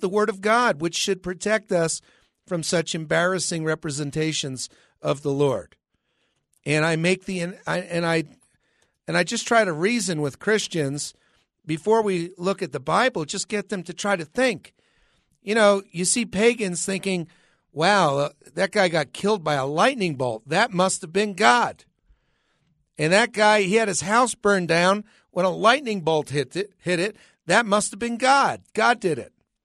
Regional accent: New Jersey, United States; I'm from New Jersey, the Garden State. Beautiful state. Gets a bad rap.

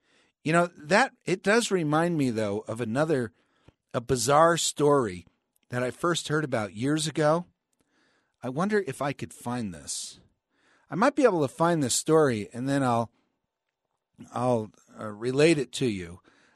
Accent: New Jersey, United States; now in Colorado, United States; I'm from New Jersey, was born and raised there

